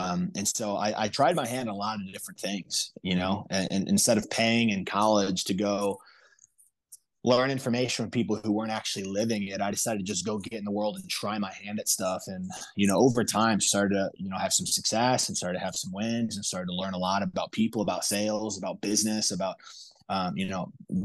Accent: North Chicago, Illinois, United States; now in Idaho, United States; Well, so I live in Idaho now. I grew up in the Midwest, grew up in North Chicago.

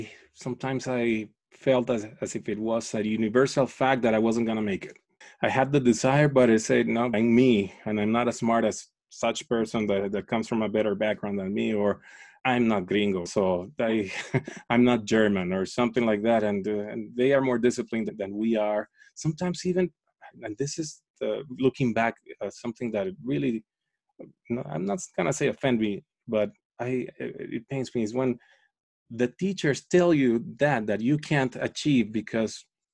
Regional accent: Caracas, Capital District, Venezuela; I grew up in Venezuela, in Caracas. And in Caracas, you had the slums right next to the very ritzy areas.

